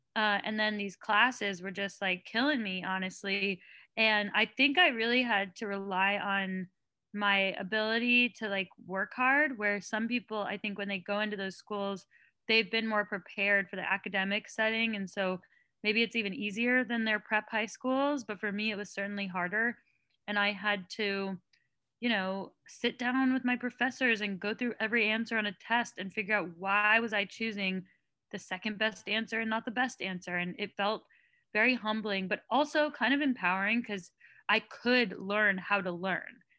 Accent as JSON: {"language": "English", "region": "California", "country": "United States", "tie": "born or raised there", "said": "You know, it was across the country. I grew up in the Bay Area, so it felt really different"}